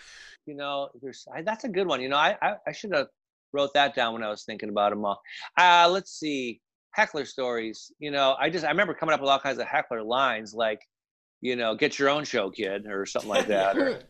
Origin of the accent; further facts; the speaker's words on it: Hawaii, United States; growing up in Hawaii, I was a white kid in Hawaii, so there was that Haole thing